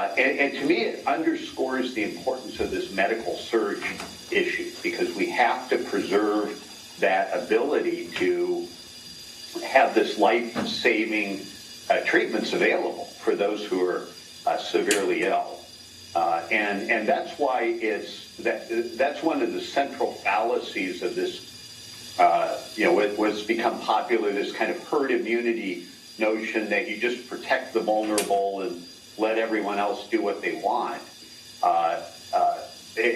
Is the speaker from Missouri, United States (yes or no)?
yes; Kansas City, Missouri, United States; It's happening in my hometown of Kansas City, Missouri.